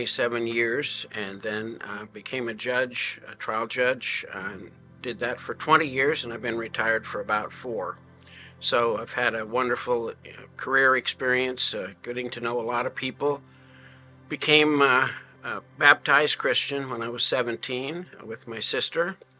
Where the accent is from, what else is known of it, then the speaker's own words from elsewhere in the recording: Nebraska, United States; I grew up in Nebraska. I grew up on a dry land farm with no indoor plumbing.